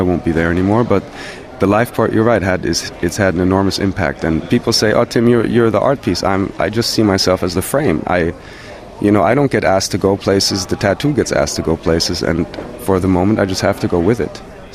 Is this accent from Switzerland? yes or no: yes; Zurich, Switzerland; I'm 35 years old. I'm from Zurich, Switzerland.